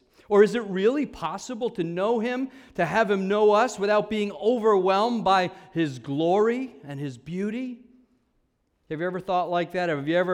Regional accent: New York, United States; accent: New York; I'm a New Yorker. I'm from Long Island. Right now, this is how I normally speak, but I'm changing my accent for you today.

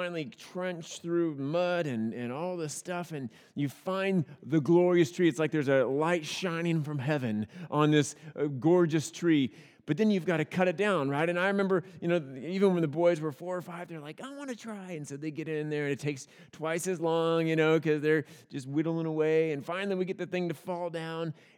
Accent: Oregon, United States; Now, we come from Oregon, and it's the Christmas tree capital of the world.

